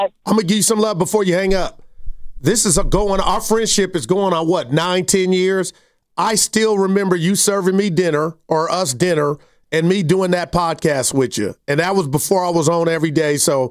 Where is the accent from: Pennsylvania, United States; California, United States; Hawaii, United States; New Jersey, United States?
California, United States; But I'm from the Bay, and y'all knew